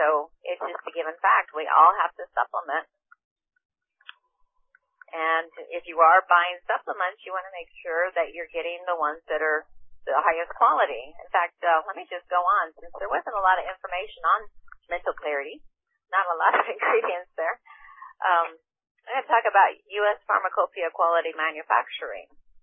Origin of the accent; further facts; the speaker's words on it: Iowa, United States; I grew up in Iowa, so, you know, it's like you're either praying for rain, doing the rain dance outside, or you're praying for it to stop because there's too much.